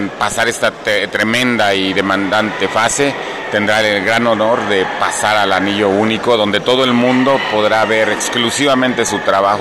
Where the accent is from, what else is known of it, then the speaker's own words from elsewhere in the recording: Mexico; nos debemos sentir orgullosos como mexicanos